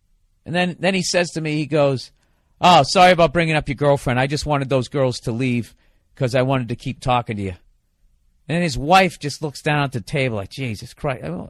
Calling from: Kansas City, Missouri, United States; All right, dear Bill, I am from Kansas City.

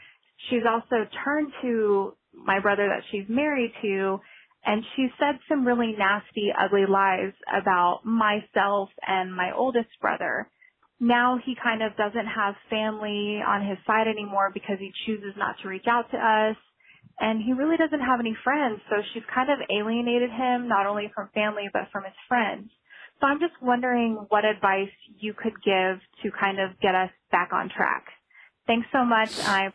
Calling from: San Antonio, Texas, United States; I'm calling from San Antonio, Texas

